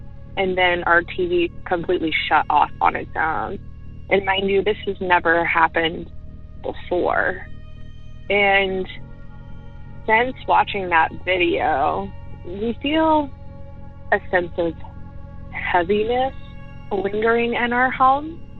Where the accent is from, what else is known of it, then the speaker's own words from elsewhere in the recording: Illinois, United States; I'm from Central Illinois.